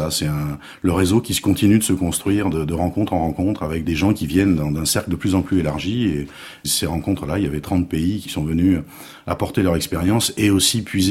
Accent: Paris, Île-de-France, France; born there; je venais pas de la terre, je venais du béton, je suis né à Paris

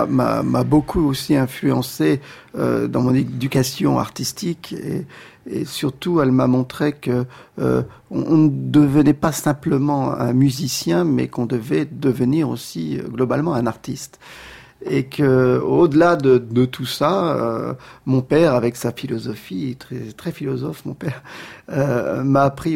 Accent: Calais, Hauts-de-France, France; Oui, je suis né à Calais, on ne peut pas aller plus au nord que Calais.

